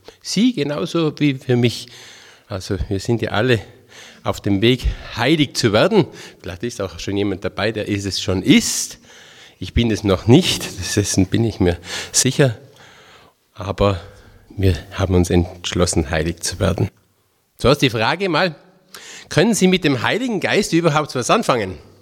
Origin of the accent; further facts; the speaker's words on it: Tyrol, Austria; born there; also born or lived in Poland; Ich bin ein gebürtiger Tiroler. Manche erkennen es. Manche halten mich für einen Schwaben oder sonst irgendeinen Exoten. Ich weiß es nicht. Aber ich bin ein Tiroler.